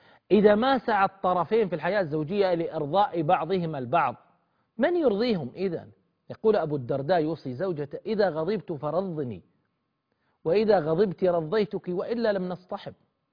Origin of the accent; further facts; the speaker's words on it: Al-Ahsa, Eastern Province, Saudi Arabia; يقولون عندنا في الأحساء يقولون تاكل في نفسها.